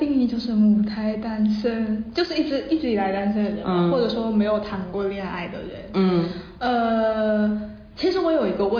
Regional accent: Fujian, China; 我来自福建。

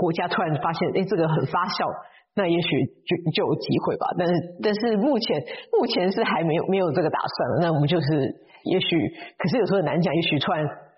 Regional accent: Taiwan; 我出生在台湾，然后我在台湾念我小学的时候有就是念台湾有一点特殊班，就是美术教育的。

